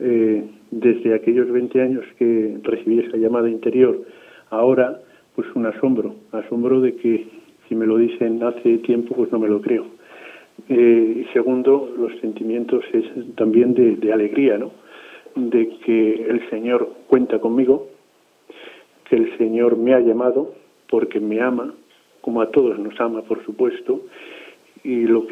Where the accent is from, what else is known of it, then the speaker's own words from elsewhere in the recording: Santander, Cantabria, Spain; born there; yo nací aquí en Santander, capital. Mi edad es de 41 años